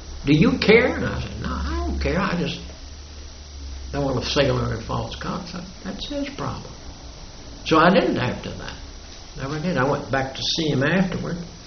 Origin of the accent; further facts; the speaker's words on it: Virginia, United States; She knew I was from Virginia, so maybe that's the way they poured them.